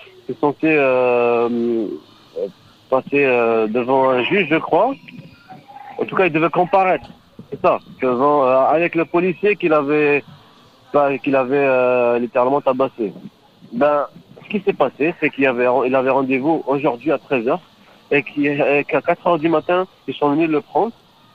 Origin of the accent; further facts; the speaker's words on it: Algeria; nous, on est censé, en tant qu'Algérien